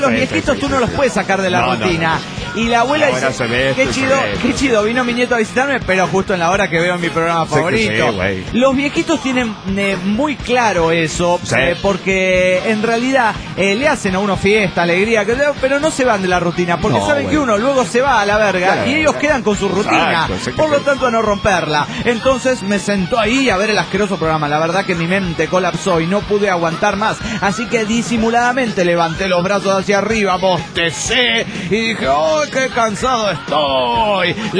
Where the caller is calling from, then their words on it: Mexico City, Mexico; del DF mexicano.